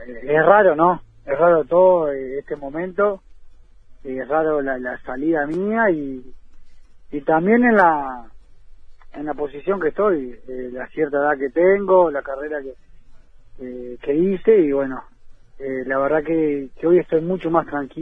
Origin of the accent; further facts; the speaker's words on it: Colonia, Uruguay; Todos saben que soy un coloniense